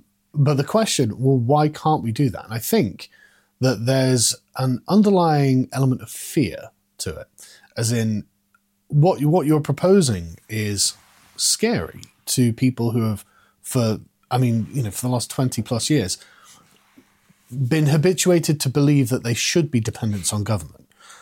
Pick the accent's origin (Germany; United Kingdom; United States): United Kingdom; England; as an Englishman, what you're describing just sounds like heaven to me